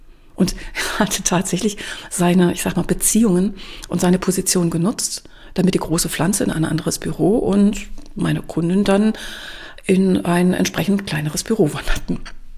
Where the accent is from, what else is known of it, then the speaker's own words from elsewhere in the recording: Germany; Also es war eine Amerikanerin dabei, es waren mehrere Iren, es war ein Däne dabei, ich als Deutsche und Javier aus Kolumbien.